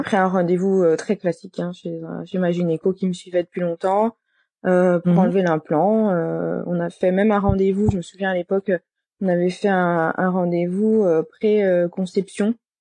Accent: Bourgogne-Franche-Comté, France; moved away; Alors moi, je suis de Franche-Comté, Bourgogne-Franche-Comté, dans l'est de la France.

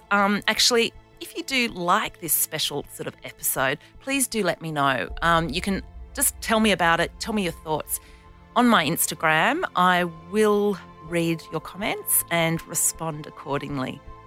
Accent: Canberra, Australian Capital Territory, Australia; then we'll be moving on to Wollongong, Canberra, my hometown, Brisbane, Gold Coast, Melbourne and Perth.

